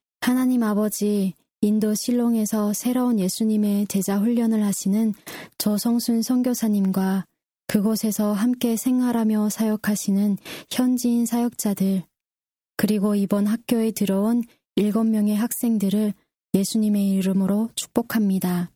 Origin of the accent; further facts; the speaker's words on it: North Korea; 우리 고향 북조선 성도님들 또한 하나님 안에서 한 가족이 될 수 있고